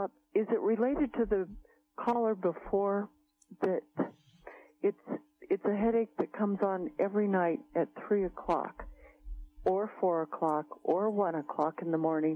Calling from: Colorado, United States; Colorado calling.

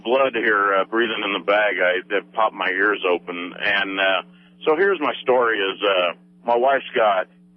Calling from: Eureka, California, United States

